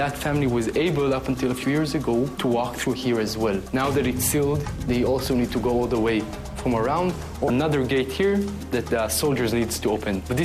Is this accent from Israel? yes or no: yes; Jerusalem, Jerusalem District, Israel; I'm originally from Jerusalem.